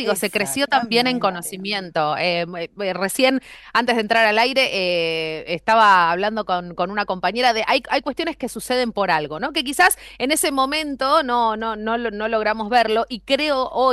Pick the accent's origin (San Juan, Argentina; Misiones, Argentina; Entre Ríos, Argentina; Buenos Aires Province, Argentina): Buenos Aires Province, Argentina; Pergamino; Y como porteña, más allá de que me crié mucho tiempo en Pergamino, en la provincia de Buenos Aires